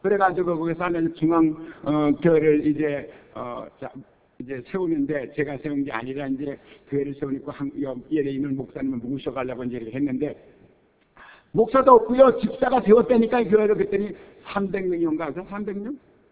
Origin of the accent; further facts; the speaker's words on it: South Korea; 내가 한국 사람으로서 처음으로 이제 한국말하고 한국 사람인데